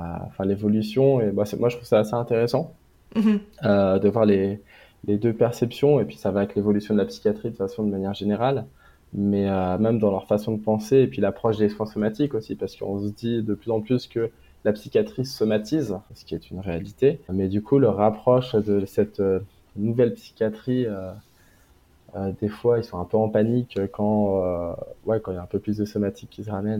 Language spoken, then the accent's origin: French; Brittany, France; du coup, j'ai 31 ans, je suis breton, c'est important de le dire, on a une fierté en Bretagne.